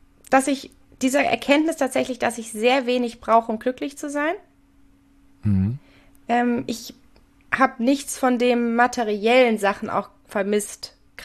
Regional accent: Marburg, Hesse, Germany; in Marburg, in Hessen.

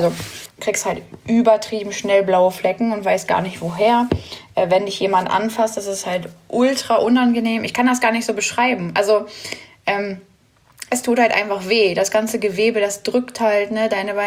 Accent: Braunschweig, Lower Saxony, Germany; werde bald 26. Aber … Ich komme aus Braunschweig

